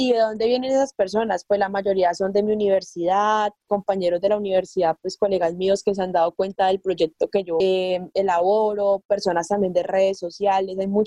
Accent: Cali, Valle del Cauca, Colombia; yo soy de aquí de Cali, yo tengo 21 años de edad. … yo soy psicóloga, ingresada a la San Buenaventura, de la Universidad de San Buenaventura de aquí de Cali.

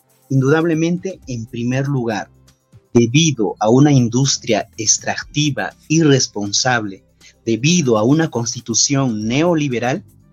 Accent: Peru; soy peruano y en mi país la constitución vigente es la constitución de 1993

